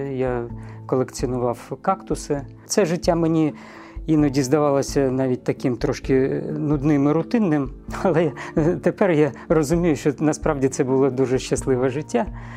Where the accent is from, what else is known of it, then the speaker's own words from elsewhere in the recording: Donetsk, Donetsk Oblast, Ukraine; Я постійний мешканець Донецька, корінний донеччанин, в п'ятому поколінні. Народився в родині лікаря і сам працював все життя лікарем. Останнє моє місце роботи – це обласна клінічна лікарня в Донецьку, де я працював лікарем-нейрофізіологом.